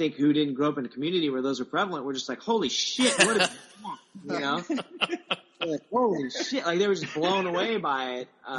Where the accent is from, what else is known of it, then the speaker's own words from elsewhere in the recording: California, United States; growing up in the Central California